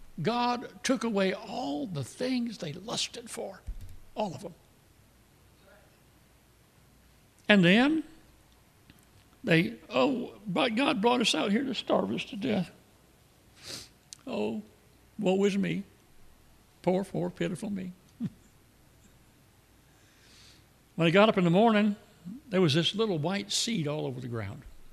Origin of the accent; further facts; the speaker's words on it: Michigan, United States; born there; Now, I was born in South Michigan, but nobody up there eats collard greens.